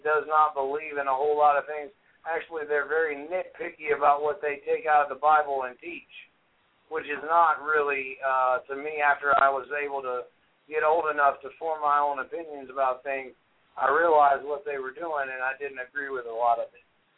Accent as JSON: {"language": "English", "region": "Tennessee", "country": "United States", "said": "I'm from Tennessee."}